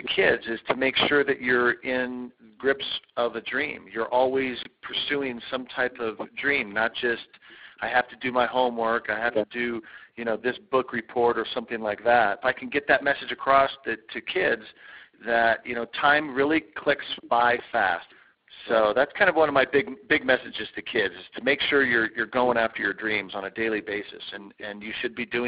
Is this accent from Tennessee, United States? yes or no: no; Las Vegas, Nevada, United States; I grew up in Las Vegas, Nevada, and played in the band and did a lot of theater and also played sports.